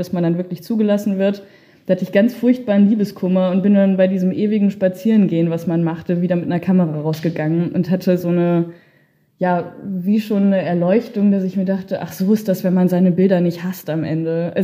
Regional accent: Wiesbaden, Hesse, Germany; ich komme aus Wiesbaden ursprünglich

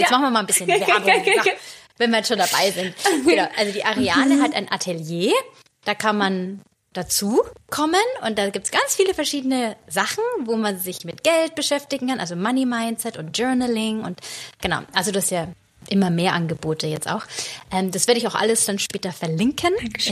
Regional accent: Germany; ich rede jetzt mal von mir als Deutsche

